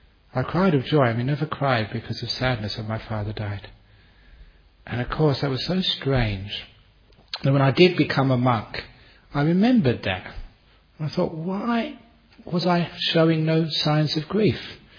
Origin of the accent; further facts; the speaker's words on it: London, United Kingdom; Again, growing up in London, a teenager, going to so many concerts and seeing, you know, great musicians.